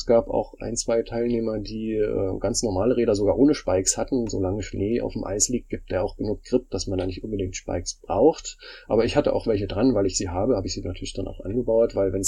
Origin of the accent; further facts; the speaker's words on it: Brandenburg, Germany; Ich komme ursprünglich aus der Niederlausitz, bin dort auch immer wieder gerne unterwegs, weil ich dort aufgewachsen bin